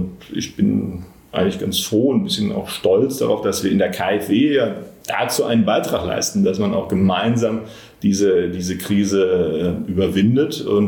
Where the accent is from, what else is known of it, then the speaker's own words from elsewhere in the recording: Bochum, North Rhine-Westphalia, Germany; in meine Heimatstadt Bochum zu fahren